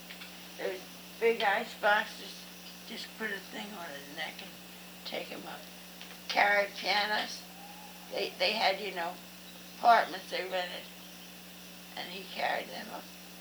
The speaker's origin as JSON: {"language": "English", "region": "New York", "country": "United States", "tie": "born there", "also_born_or_lived": "Bucks County, Pennsylvania", "said": "he was a butcher in New York. I was born in New York."}